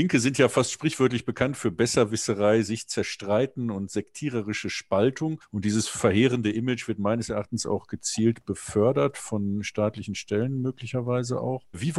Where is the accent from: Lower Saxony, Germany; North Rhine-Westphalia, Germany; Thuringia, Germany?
North Rhine-Westphalia, Germany; Cologne; Wenn ich jetzt in Köln, in meiner Heimatstadt, in meiner Nachbarschaft